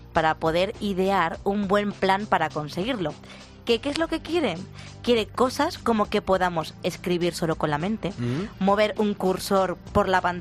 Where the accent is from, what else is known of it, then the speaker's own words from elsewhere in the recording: Castile and León, Spain; Esther Vara está en Zamora, otra de Castilla y León, como yo.